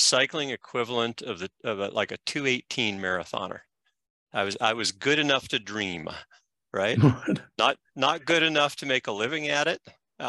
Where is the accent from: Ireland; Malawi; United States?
United States; Indiana; I grew up in Indiana. I started riding a bike when I was 14, racing when I was 15.